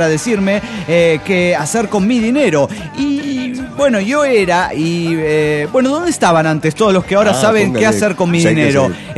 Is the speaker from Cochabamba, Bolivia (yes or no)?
yes; Cochabamba, Bolivia; de Cochabamba, Bolivia.